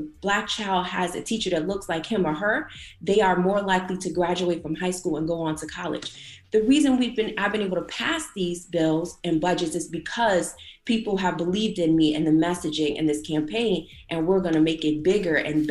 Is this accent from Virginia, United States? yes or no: yes; Petersburg, Virginia, United States; I was born and raised in Petersburg, Virginia. It used to be an affluent and well-to-do African-American community